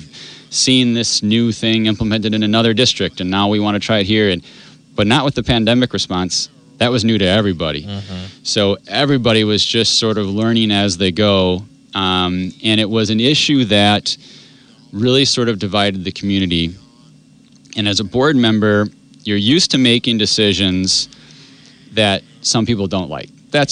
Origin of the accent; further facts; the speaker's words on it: Wausau, Wisconsin, United States; Well, I'm from the area. I'm from Wausau, so it's important to me.